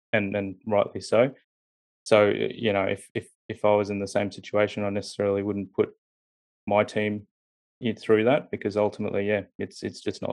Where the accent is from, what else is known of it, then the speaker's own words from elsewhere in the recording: Brisbane, Queensland, Australia; also born or lived in Sydney; my parents are immigrants, and mm-hmm. Yeah, so I was born in Sydney but moved up to Brisbane when I was about 2.